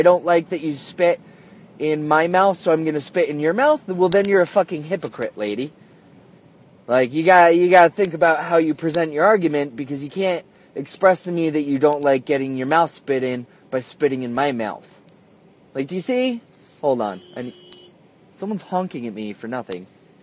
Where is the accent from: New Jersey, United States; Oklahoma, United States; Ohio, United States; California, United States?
New Jersey, United States; don't worry, I'm from New Jersey, but I've lived here long enough, I know how to pump my own gas